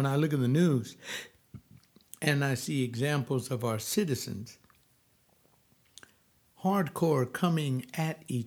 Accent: Los Angeles, California, United States; Why? Because I'm from Los Angeles. Why? Because I've seen him play in the sports arena

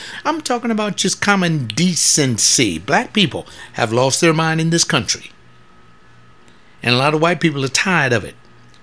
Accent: United States; I am an American. Now, what that means is that my country comes first. I'm a black man.

